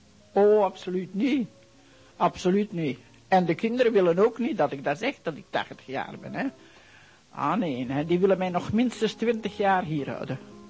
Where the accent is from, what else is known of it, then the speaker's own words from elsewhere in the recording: Brustem, Flanders, Belgium; born there; Ik ben geboren in Brustum in 1907.